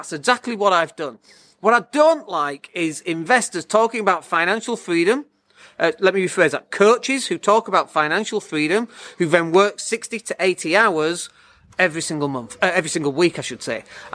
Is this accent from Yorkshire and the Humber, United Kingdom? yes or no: yes; Leeds, Yorkshire and the Humber, United Kingdom; I'm from Leeds